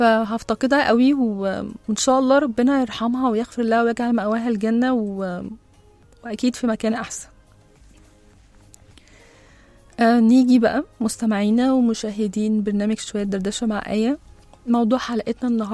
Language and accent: Arabic; Egypt; أكترية الطيارات والرحلات كانوا بينزلوا عندنا في مصر.